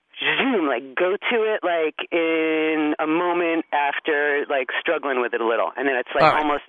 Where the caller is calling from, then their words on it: Canaan, Connecticut, United States; I'm calling from Canaan, Connecticut. Not New Canaan, Canaan.